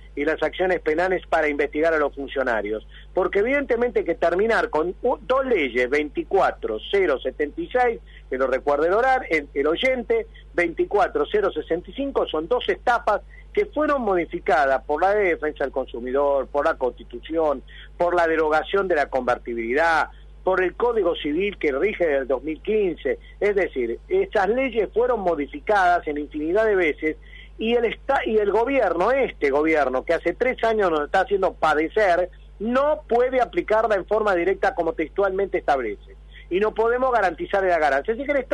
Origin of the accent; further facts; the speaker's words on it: Argentina; a vivir por lo nuestro como corresponde como argentinos